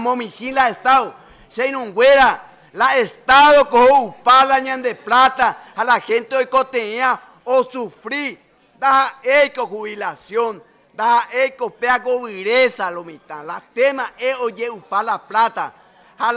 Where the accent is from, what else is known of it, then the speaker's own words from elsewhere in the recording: Paraguay; Como paraguayo, la cosa poná, la cultura de los paraguayos, cómo somos, cómo cantamos